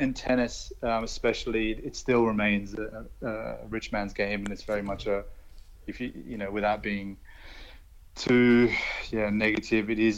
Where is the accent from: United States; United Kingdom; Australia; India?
Australia; When I was growing up in Australia